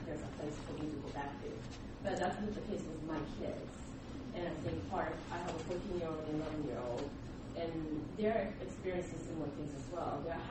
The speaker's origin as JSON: {"language": "English", "country": "Japan", "said": "So I'm not American, so I'm Japanese."}